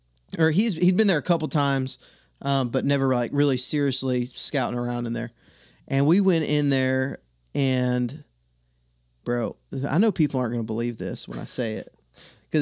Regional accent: Texas, United States; now in Alabama, United States; I'm from Texas, now I live in Alabama. Most of my friends on Facebook or Instagram live in the South

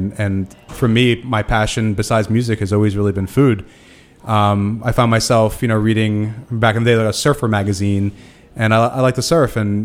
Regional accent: New York City, New York, United States; especially growing up in New York, getting to a bunch of restaurants in Brooklyn and the city.

